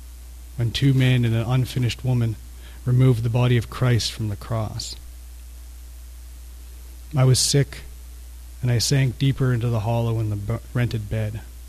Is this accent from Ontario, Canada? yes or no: no; British Columbia, Canada; I come from Vancouver Island, and I feel like I'm always writing about the same place even when I'm landing somewhere else